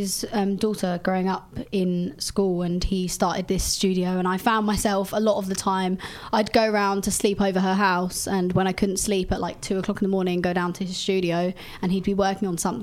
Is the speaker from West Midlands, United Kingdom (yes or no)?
no; Crawley, South East England, United Kingdom; Yeah, sorry, I'm from Crawley.